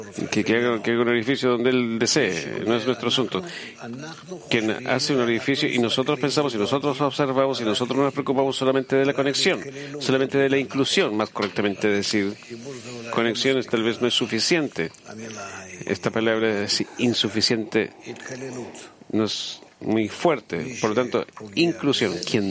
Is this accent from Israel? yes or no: yes; Israel; Somos los más estúpidos en el mundo. Somos los israelíes y los judíos.